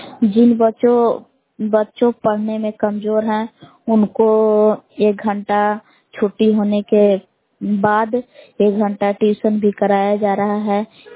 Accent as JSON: {"language": "Hindi", "region": "Bihar", "country": "India", "said": "ग्राम बलान जिला कैमूर भगवान की निवासी हूँ।"}